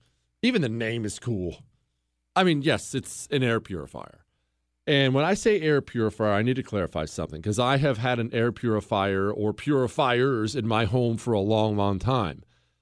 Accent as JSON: {"language": "English", "country": "United States", "said": "Look, I'm an American. I don't pay attention to these things."}